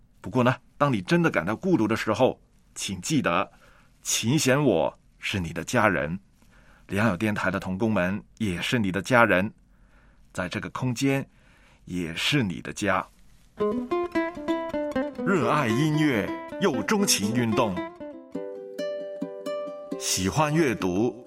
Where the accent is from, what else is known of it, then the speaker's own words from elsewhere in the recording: Hong Kong; 我小时候呢其实出生在一个木屋里面的，当时香港呢其实还是比较穷的时候